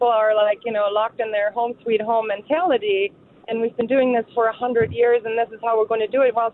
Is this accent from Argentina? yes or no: no; Germany; English is a second language; moved away as an adult; now in Madison, United States; So I'm from Germany originally. I came here in my early 20s